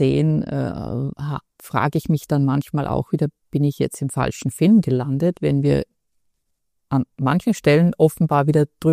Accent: Austria; als Österreicherin ist es ja noch relativ nahe

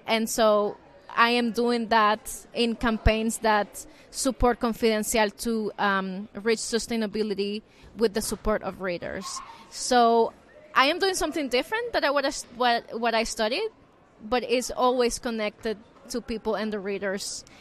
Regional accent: Nicaragua; I come from Nicaragua in Central America.

